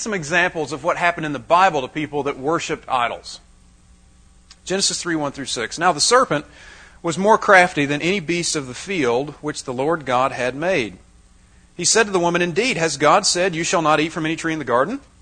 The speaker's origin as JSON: {"language": "English", "region": "South Carolina", "country": "United States", "said": "I'm originally from the South. Okay? This is not the South. I'm from South Carolina. Right? South, South."}